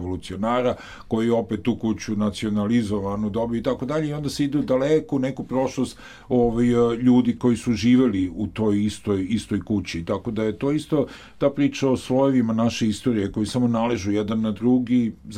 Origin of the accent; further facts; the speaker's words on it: Belgrade, Serbia; Da, ja sam odrastao na Dedinju.